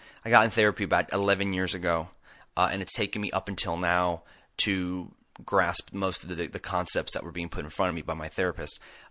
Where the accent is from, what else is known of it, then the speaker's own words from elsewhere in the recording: San Diego, California, United States; So I'm from San Diego, California. I'm from a place where it's, you know, 72 degrees every day. All my family's there. I am half Hawaiian and half Sicilian.